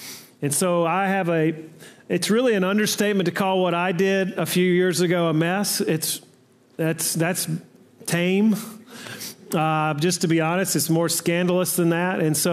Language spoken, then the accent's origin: English; Mississippi, United States; Now, I'm from Mississippi. We don't have a lot of six-syllable words we use